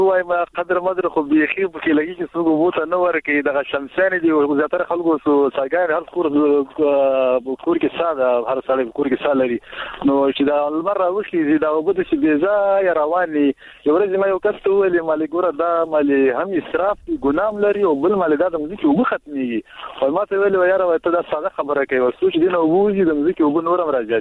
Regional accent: Baghlan, Afghanistan; ما د کلګینه د بغلان ولې.

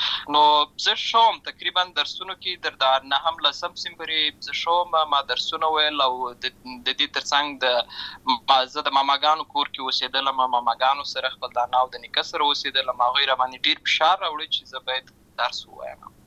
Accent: Uruzgan, Afghanistan; also born or lived in Lashkar Gah; زه په اصل کې د وروزګان ولایت یم اما زه په هلمند ولایت لشکرګاه کې پیدا شوی یم.

